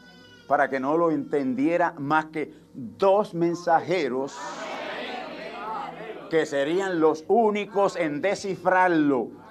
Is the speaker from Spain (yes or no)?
no; Gurabo, Puerto Rico; born there; Mire, yo nací en Gurabo. Si yo viviera en Gurabo, me llamaban gurabeño.